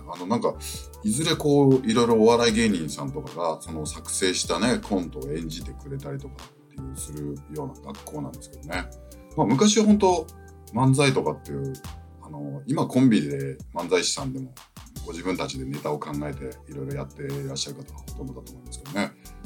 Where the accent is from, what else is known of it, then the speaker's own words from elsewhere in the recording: Hokkaido, Japan; 私も北海道なんですよっつったら